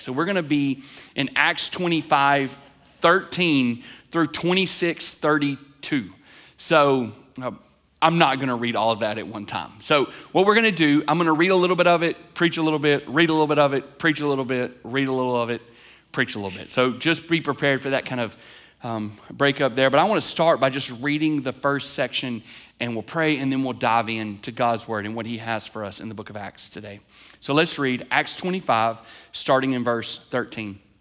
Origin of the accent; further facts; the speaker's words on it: Lawrenceburg, Tennessee, United States; also born or lived in Fort Worth; So I am from this area. I'm from Lawrenceburg, Tennessee, just a little bit away.